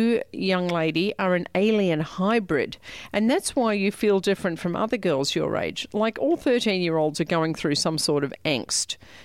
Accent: Melbourne, Victoria, Australia; she's from my hometown of Melbourne

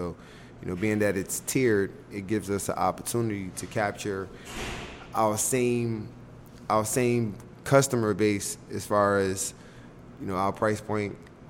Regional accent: United States; I mean, I'm from America.

